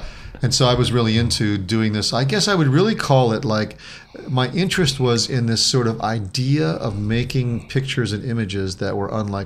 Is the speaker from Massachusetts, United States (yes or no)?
no; Alaska, United States; And I grew up in Alaska, you grew up in Canada.